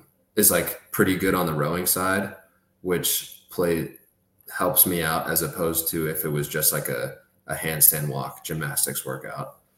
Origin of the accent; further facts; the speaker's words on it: California, United States; And I'm originally from California, so maybe like somewhere in the back of me, my body is used to being outside in California.